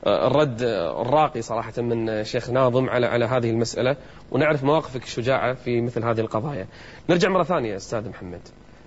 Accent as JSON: {"language": "Arabic", "country": "Kuwait", "said": "بل بالعكس كانت الإذاعة الرسمية عندنا في الكويت تدعو لهذا الأمر أصلا"}